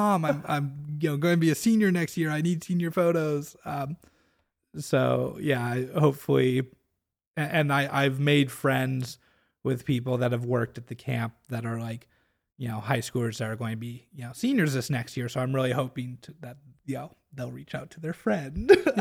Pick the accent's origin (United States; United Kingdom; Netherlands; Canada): United States; Portland, Oregon; I grew up in the Portland area, so I have a lot more word of mouth and connection out in that area.